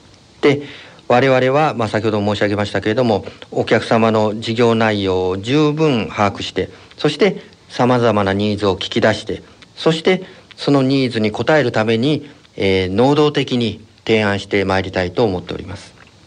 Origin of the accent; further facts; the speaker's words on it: Kobe, Hyogo, Japan; 地元神戸の経済発展に少しでも役立つことができればと考えております